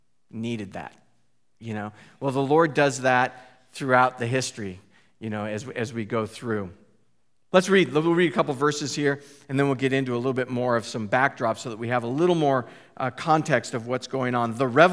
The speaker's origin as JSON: {"language": "English", "region": "West Coast", "country": "United States", "tie": "born or raised there", "said": "So for me, growing up on the West Coast, some of you have been traveled or gone places or seen, you know, I know what it looks like."}